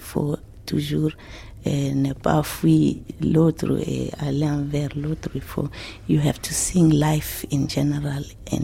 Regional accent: South Africa; moi, je viens d'un pays, l'Afrique du Sud en particulier, qui est très difficile pour nous.

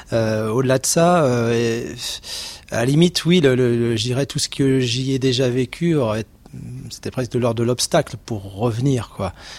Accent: Île-de-France, France; à la base, j'étais plutôt un gars des champs, de la terre, puisque je viens de Seine-et-Marne

